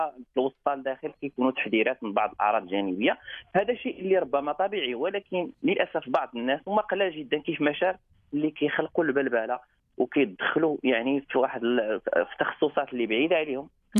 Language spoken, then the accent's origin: Arabic; Morocco; واللي اكدت لينا احنا كمغاربه وكمجتمع انه هذا اللقاح